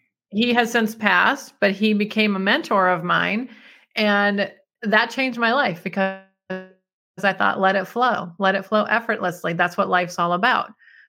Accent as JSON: {"language": "English", "town": "Detroit", "region": "Michigan", "country": "United States", "said": "I'm an engineer from Detroit. Am I crazy?"}